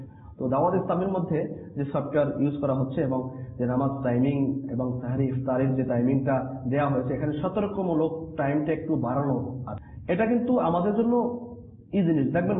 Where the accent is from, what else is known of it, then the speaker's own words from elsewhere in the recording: Barisal, Barisal Division, Bangladesh; যেমন আমার বাড়ি বরিশালে সময়সূচি অনেক ডিফারেন্স রয়েছে